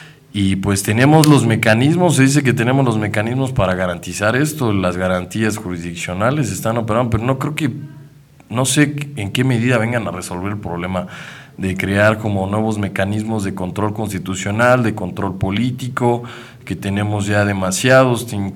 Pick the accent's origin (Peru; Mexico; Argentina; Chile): Mexico; creo que aquí como mexicanos tenemos un grave problema